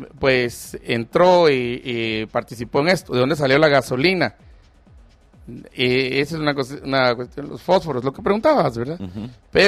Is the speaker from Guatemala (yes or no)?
yes; Chimaltenango, Guatemala; Ahora los que estamos sufriendo todo eso somos los de Chimaltenango.